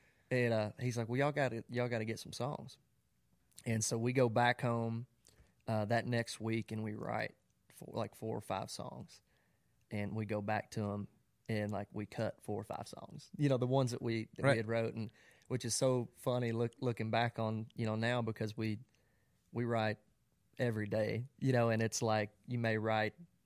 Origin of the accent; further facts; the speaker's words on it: Kentucky, United States; Man, I grew up in Western Kentucky. And, just a small town there.